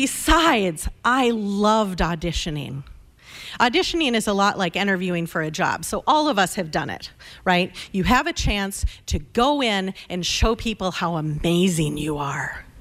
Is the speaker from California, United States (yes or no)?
no; Grand Rapids, Michigan, United States; growing up in the Grand Rapids Players.